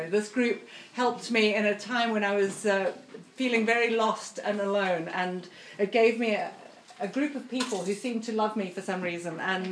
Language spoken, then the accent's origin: English; South Africa; I grew up in South Africa, as Betsy said, and I was running around the veld